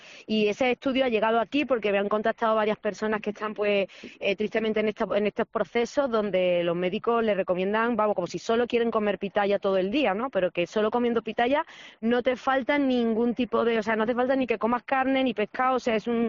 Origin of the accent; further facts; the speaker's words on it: Málaga, Andalusia, Spain; yo soy de Málaga Centro, pero actualmente es que justo está mi finca en la linda entre un sitio y otro.